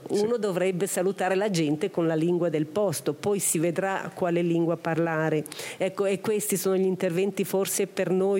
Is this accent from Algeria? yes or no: no; Graubünden, Switzerland; also born or lived in Geneva; E io ho vissuto una trentina d'anni a Ginevra, e sinceramente quando io dicevo sono svizzera italiana e mi dicevano ticinesi, dico no, grigione italiana.